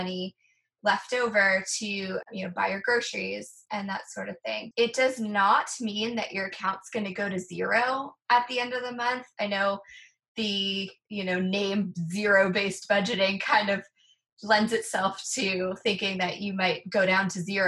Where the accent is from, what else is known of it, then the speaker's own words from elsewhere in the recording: Canada; So I know it does definitely out me as a Canadian